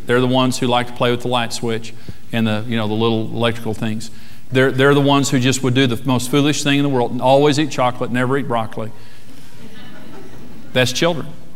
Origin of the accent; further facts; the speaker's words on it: United States; I'm an American and I have the right of free speech.